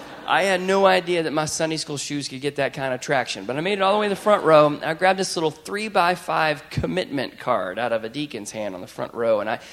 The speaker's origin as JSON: {"language": "English", "region": "Texas", "country": "United States", "tie": "born or raised there", "said": "I mean, I grew up in Texas. Do we have any Texans here?"}